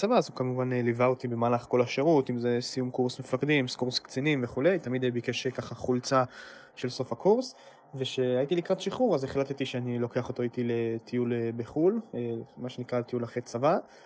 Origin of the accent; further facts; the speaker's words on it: Efrat, Judea and Samaria Area, Israel; now in Herzliya, Israel; אני בן 25, אני גר בהרצליה, אני לומד במרכז הבינתחומי, במקור אני מאפרת.